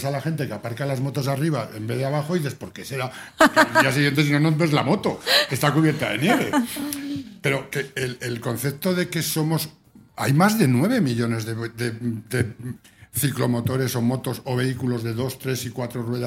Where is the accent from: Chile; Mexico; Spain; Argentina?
Spain; pero es que en España, que somos la California de Europa de alguna manera